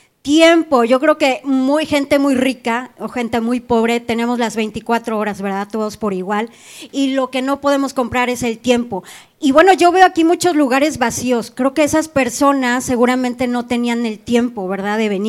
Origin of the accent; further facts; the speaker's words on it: Puebla, Mexico; now in Monterrey, Mexico; Yo soy de Puebla